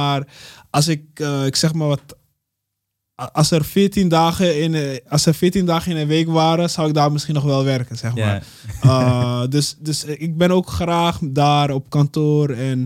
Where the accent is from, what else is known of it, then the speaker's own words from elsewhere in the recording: Amsterdam, North Holland, Netherlands; Dus ik kom uit Amsterdam-Oost, Ghanese achtergrond.